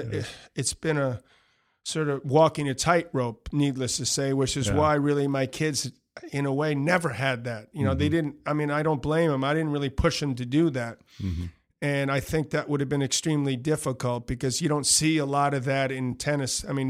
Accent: Queens, New York, United States; also born or lived in Manhattan; I mean, I grew up in Queens and Manhattan.

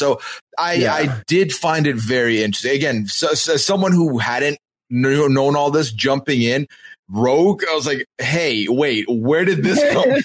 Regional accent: Iran; accent: Persian; But what I can definitely lean on is my Persian accent, because that is my origin story.

